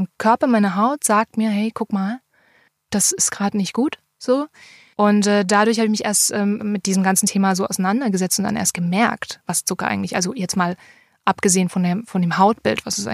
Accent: Baden-Württemberg, Germany; Also aus dem Badischen, wo ich herkomme, sagt man wunderfitzig.

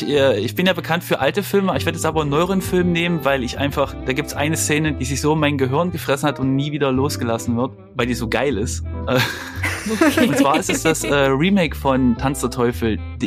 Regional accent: Leipzig, Saxony, Germany; Ich komme ja aus Leipzig, also ich glaube, das habe ich noch gar nicht erwähnt.

